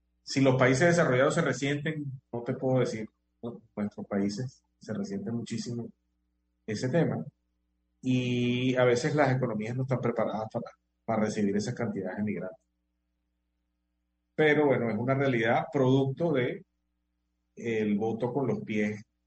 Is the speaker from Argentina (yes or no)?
no; Venezuela; moved away; Yo salí de Venezuela hace algunos años y, claro, mi situación de exilio fue distinta. Yo me fui en avión